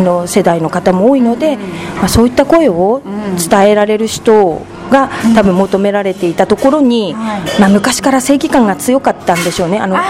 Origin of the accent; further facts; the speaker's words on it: Nerima, Tokyo, Japan; born there; あの、生まれは東京の練馬区なんです。